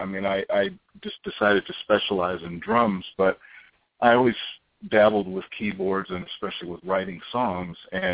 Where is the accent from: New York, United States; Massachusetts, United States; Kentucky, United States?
New York, United States; Rochester; now in Los Angeles, United States; I don't want to brag, but I'm from the East Coast. I'm from Rochester, New York, so I know all about cold and snow and blizzards and ice and all that.